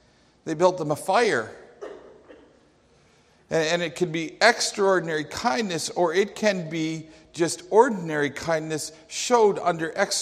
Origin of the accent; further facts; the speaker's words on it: Coaldale, Alberta, Canada; Now, I grew up in Alberta, two provinces away from here, in a tiny little town. My hometown is Coaldale.